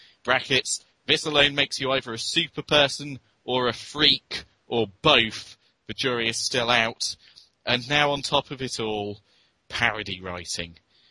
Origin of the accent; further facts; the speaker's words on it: United Kingdom; I am being British, if it's fair to say.